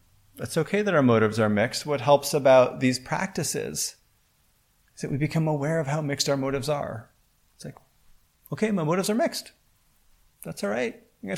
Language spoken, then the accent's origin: English; United States; I know as an American, we often kind of are very self-critical